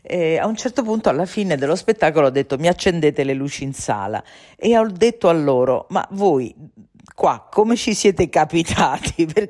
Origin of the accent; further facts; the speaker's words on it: Rome, Lazio, Italy; In effetti io sono romana, totalmente romana